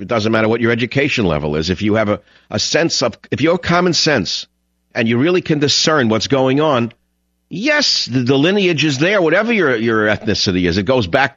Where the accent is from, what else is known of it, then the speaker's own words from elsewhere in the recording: New York, United States; I used to be a big phone yakker, blah, blah, blah, blah, because I grew up in New York.